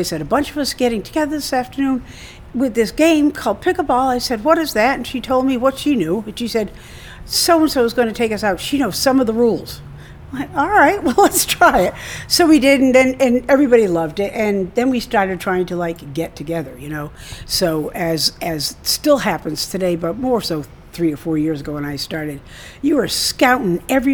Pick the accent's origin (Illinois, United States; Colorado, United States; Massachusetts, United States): Massachusetts, United States; also born or lived in New York; I grew up here in the South Coast of Massachusetts, and I moved to New York for 42 years